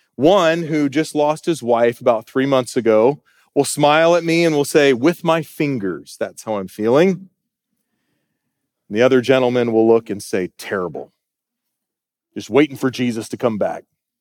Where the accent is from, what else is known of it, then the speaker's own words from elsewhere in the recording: South Carolina, United States; I'm a Clemson Tiger fan because I was raised in South Carolina